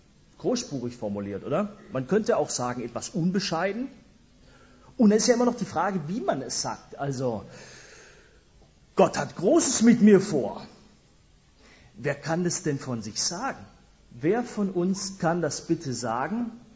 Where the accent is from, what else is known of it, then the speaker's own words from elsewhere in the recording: Stuttgart, Baden-Württemberg, Germany; Hier in Stuttgart, meiner Heimatstadt. Ich komme aus Stuttgart-Ost, da nähe Gablenberg, sprich da, wo in Stuttgart die Randgruppen wohnen.